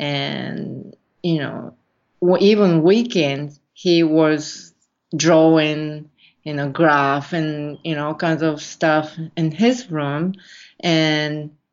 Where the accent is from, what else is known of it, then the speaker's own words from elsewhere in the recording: Kobe, Hyogo, Japan; I'm from Japan, and I grew up in a city. It's called Kobe. Actually, you say Kobe in America, but we say Kobe.